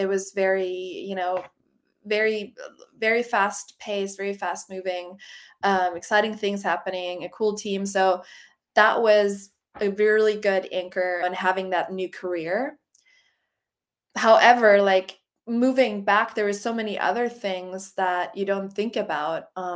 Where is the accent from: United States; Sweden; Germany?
Germany; because I'm from Germany. I was born and raised there.